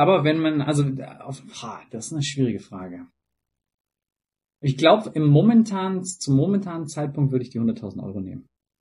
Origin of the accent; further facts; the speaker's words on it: Stuttgart, Baden-Württemberg, Germany; Ich komme ja aus Stuttgart.